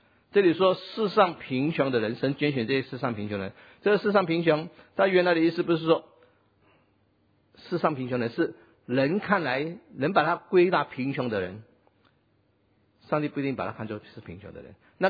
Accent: Singapore; 我们新加坡人就很好嘛

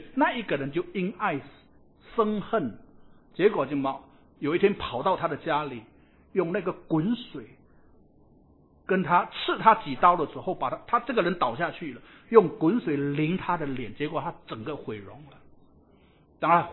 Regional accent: Indonesia; 我在印尼长大的

